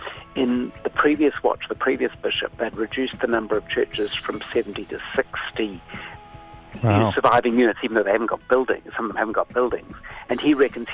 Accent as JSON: {"language": "English", "region": "South Island", "country": "New Zealand", "said": "I come from the South Island, and I always reckon that the South Island is miles behind the North in terms of awareness of Taha Māori."}